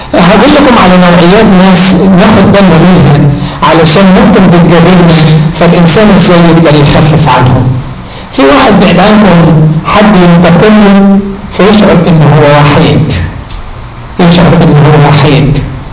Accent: Egypt

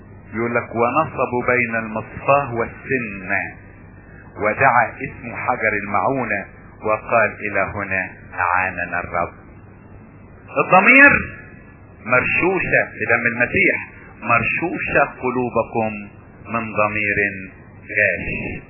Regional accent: Egypt; عندنا في مصر يشنقوه

